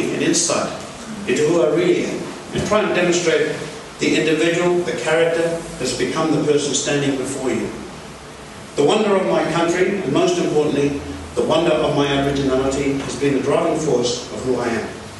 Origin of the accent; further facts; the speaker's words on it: Broome, Western Australia, Australia; In the years I grew up in Broome, and history tells us that Broome also had racial differences between the Asians.